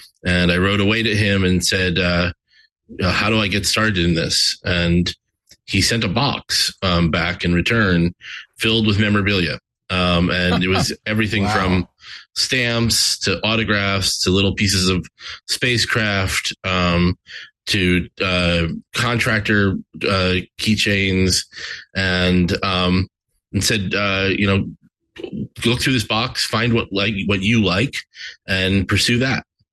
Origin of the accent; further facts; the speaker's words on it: New Jersey, United States; I grew up in New Jersey, had a strong interest in space when I was a kid, but there's not a lot of space in New Jersey, or at least there wasn't back in the 80s.